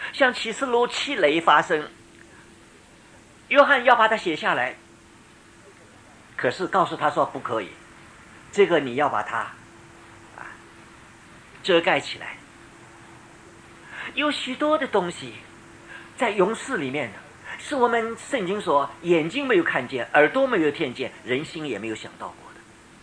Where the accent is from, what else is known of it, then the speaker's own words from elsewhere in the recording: China; 请你们原谅我，我从中国大陆来，我要对你们说诚实话。